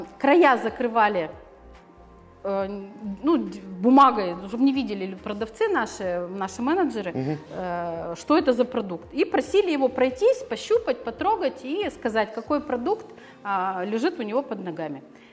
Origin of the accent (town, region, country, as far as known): Perm, Perm Krai, Russia